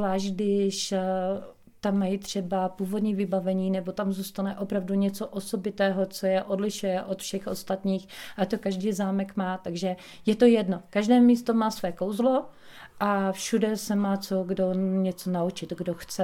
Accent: Vysočina Region, Czechia; jsem z Vysočiny, takže já se seznamuju tady s tím krajem, i když jsem tady 10 let

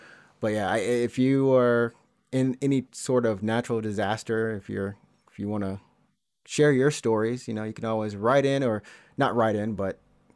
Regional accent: Alabama, United States; This thought goes through my mind sometimes because I'm from Alabama and I get a lot of tornadoes.

